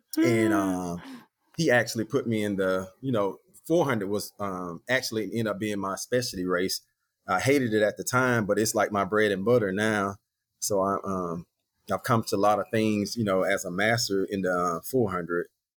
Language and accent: English; Macon, Georgia, United States; Well, I'm originally from Georgia. I was born in Macon, and I was actually wanted to stay in Florida, but the hurricanes kind of ran me up here.